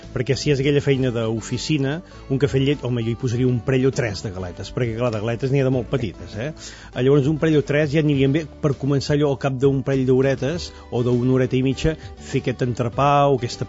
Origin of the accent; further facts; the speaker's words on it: Catalonia, Spain; Jo que sóc de la Garrotxa